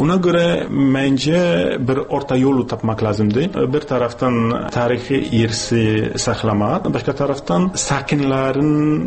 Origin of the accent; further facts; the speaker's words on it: Jelenia Góra, Lower Silesian Voivodeship, Poland; mənim doğma şəhərim Yeleniyagurada